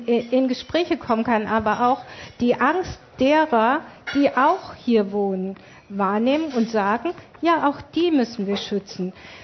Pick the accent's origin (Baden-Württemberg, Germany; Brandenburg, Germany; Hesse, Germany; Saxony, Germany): Hesse, Germany; Marburg; ich komme aus Marburg, Marburg ist sehr akademisch geprägt, sehr weiß